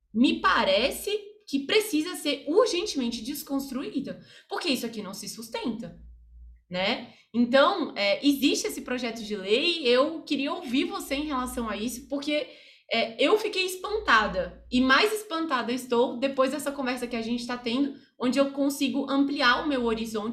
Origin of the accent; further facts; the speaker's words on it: Brasília, Federal District, Brazil; Eu sou de Brasília, tá, Isadora? Falo daqui, estou aqui, moro aqui.